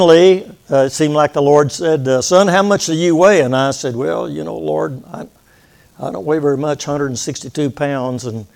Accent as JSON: {"language": "English", "town": "Waco", "region": "Texas", "country": "United States", "tie": "born there", "said": "So I was born in Waco, Texas during the war, and my dad was off to war."}